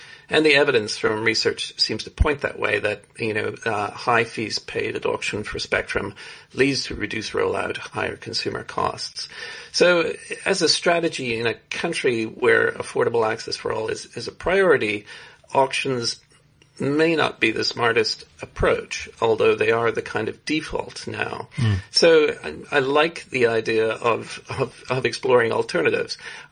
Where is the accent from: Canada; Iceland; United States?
Canada; born there; also born or lived in South Africa; I was born in Canada, although I spent some of my early childhood in South Africa. South African father.